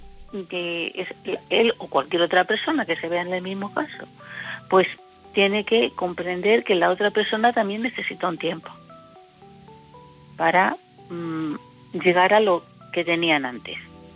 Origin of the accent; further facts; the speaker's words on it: Ávila, Castile and León, Spain; now in Barcelona, Spain; vivo en Barcelona, pero ya te dije el otro día que soy de Ávila.